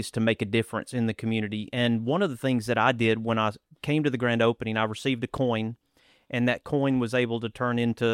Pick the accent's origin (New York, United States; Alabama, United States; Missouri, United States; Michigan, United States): Alabama, United States; Rogersville; because growing up in Rogersville in the Anderson area